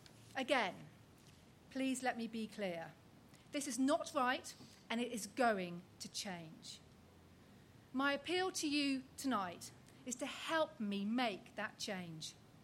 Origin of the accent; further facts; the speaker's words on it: Wales, United Kingdom; now in London, United Kingdom; I am from Wales, but I'm proud to call Westminster my home. My children were born here, as were generations of my husband's family.